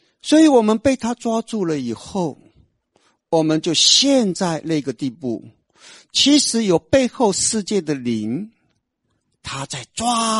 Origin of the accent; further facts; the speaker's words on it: Taiwan; moved away; 我虽然不住在台湾，可是我关心台湾，这是我出生的地方，这是我长大的地方，这是我的故乡，我关心。那么就是因为我在这里长大